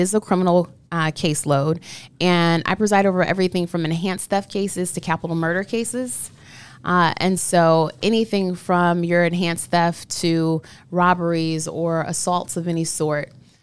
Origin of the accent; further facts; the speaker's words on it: St. Louis, Missouri, United States; And I'm from St. Louis, so, you know, the show me state, Missouri.